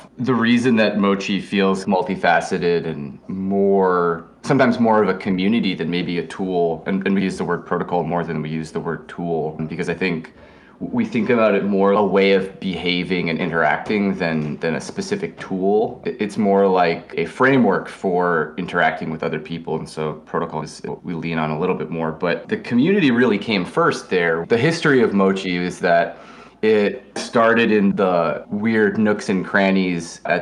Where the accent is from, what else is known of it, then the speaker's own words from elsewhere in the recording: Chicago, Illinois, United States; now in New York City, United States; I'm a designer, DJ, schemer, broadly organizer. I'm originally from Chicago, but I also grew up internationally as well, mostly, and have been fairly new to the East Coast